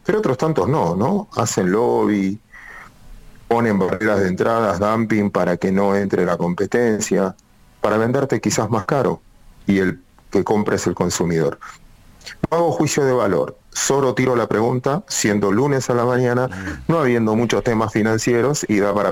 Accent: Mar del Plata, Buenos Aires Province, Argentina; Y yo soy de Mar del Plata.

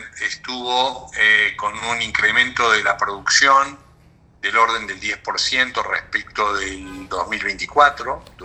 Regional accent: Las Perdices, Córdoba, Argentina; Yo soy de Las Perdices

